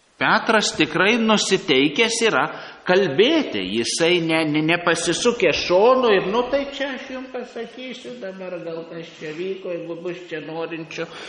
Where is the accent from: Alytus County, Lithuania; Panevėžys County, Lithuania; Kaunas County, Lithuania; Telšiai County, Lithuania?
Panevėžys County, Lithuania; Krekenava; visi žino, kad aš iš Krekenavos, tikrai ne iš Vilniaus.